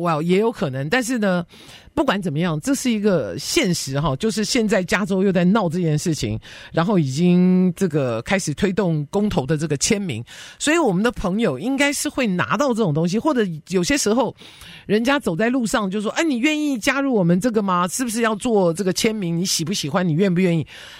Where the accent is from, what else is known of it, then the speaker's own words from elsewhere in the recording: Taiwan; 这个我是从台湾来的